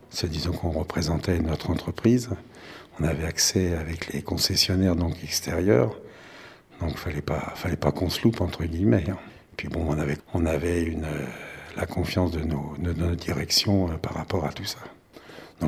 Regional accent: Centre-Val de Loire, France; also born or lived in Clichy-la-Garenne; Non, je ne suis pas né dans l'Oise, je suis né à Clichy-la-Garenne, à l'hôpital Beaujon. Après, j'ai émigré dans le Berry, dans le centre de la France, dont je suis natif. Mes parents, mes grands-parents. Et puis donc, je suis venu ici en 85.

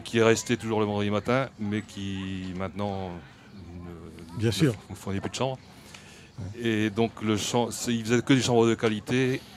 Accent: Béthisy-Saint-Pierre, Hauts-de-France, France; born there; Oui, je suis né à Béthisy. J'ai beaucoup d'ancêtres qui sont nés aussi à Béthisy-Saint-Pierre et qui étaient chanvriers.

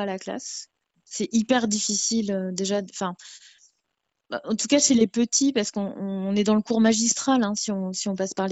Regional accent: Paris, Île-de-France, France; Je suis parisienne, mais toutes mes vacances sont à outdoor à la montagne.

